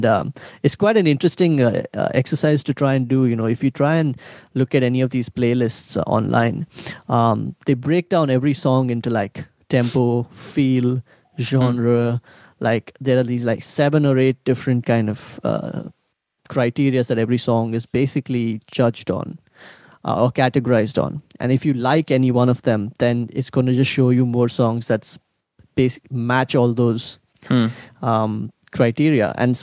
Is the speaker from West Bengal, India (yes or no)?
no; Chennai, Tamil Nadu, India; also born or lived in Ahmedabad; I grew up in Chennai, in Ahmedabad, Chennai